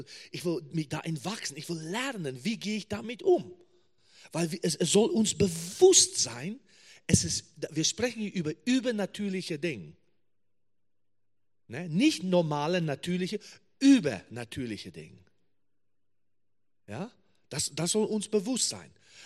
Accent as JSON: {"language": "German", "country": "South Africa", "second_language": "German", "said": "Ja, ich komme aus Südafrika. Die hören das oft das auch an meinem Akzent."}